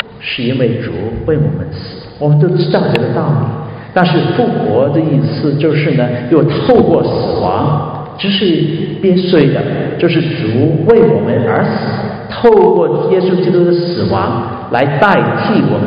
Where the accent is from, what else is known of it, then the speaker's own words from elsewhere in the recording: China; 我们中国人有句话是夏虫不可语冰